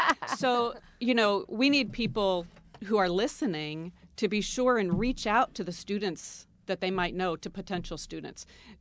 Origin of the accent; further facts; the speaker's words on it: Pittsfield, Massachusetts, United States; As you said … I'm from Pittsfield.